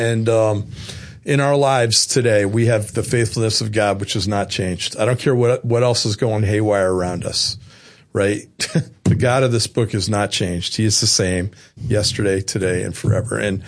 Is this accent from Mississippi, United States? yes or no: no; Maryland, United States; We are from Maryland, and there's a little place called Crofton, Maryland, which is just down